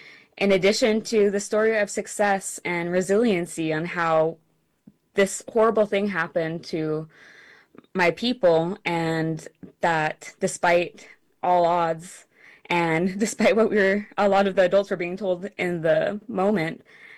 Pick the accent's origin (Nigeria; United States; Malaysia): United States; So my book tells a story of that experience growing up on the Klamath River